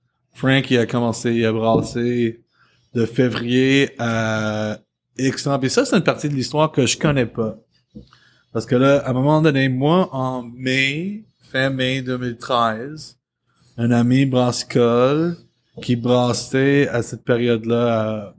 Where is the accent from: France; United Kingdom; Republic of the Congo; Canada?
Canada; Hamilton, Ontario; also born or lived in Burlington; Moi, je disais que j'ai agrandi à Hamilton et Burlington, Ontario